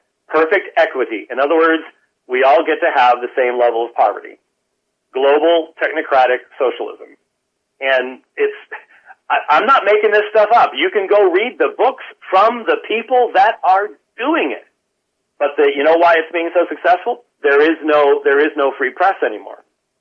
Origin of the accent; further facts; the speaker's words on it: Minneapolis, Minnesota, United States; born there; also born or lived in Mechanicsburg, Pennsylvania / Camp Hill, Pennsylvania; I was born in Minneapolis.